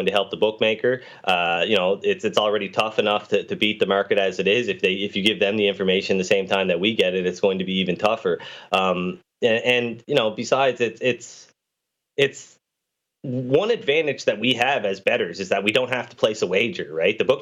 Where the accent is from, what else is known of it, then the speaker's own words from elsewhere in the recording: Canada; I come from Canada, and you probably tell by the accent